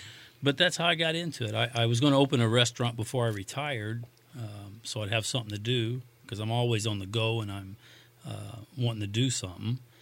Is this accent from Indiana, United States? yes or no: yes; Rensselaer, Indiana, United States; Well, I was born in Rensselaer, Indiana. Went to school there, of course.